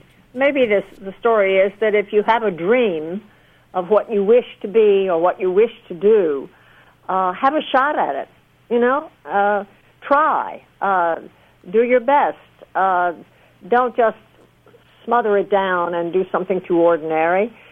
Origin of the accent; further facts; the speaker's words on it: the South, United States; was a very charming... I'm from the South. I grew up in the South. And … to me, was like a young Southern gentleman.